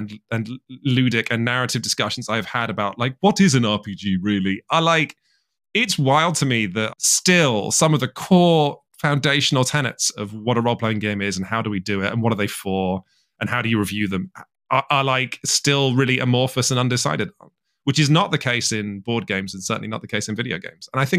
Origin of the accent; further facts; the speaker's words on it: United Kingdom; And it made me more uncomfortable and unhappy as a British person reviewing it.